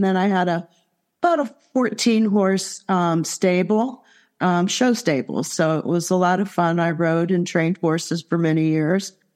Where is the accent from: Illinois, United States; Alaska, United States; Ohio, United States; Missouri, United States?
Ohio, United States; Cambridge; born there; But I hail from Ohio. I was born in a little town called Cambridge, famous for the glass. And I was really just kind of born there.